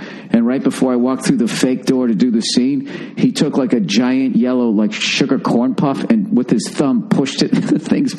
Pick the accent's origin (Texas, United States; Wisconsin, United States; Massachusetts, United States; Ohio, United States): Massachusetts, United States; I'm from Massachusetts. Right, I always sound like I'm in a bad mood.